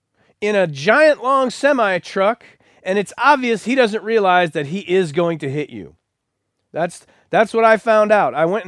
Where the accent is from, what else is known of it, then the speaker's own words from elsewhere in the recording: United States; I'm sorry, it's embarrassing for me as an American.